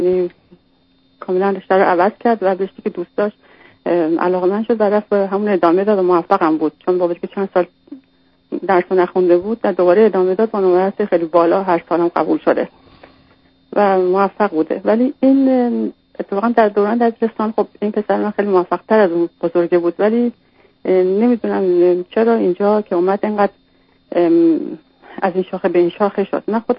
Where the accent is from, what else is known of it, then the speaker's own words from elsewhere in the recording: Iran; moved away as an adult; now in Canada; ما حدوداً تقریباً 16 سالش که بود از ایران مهاجرت کردیم و این یک از شهرهای کانادا اومدیم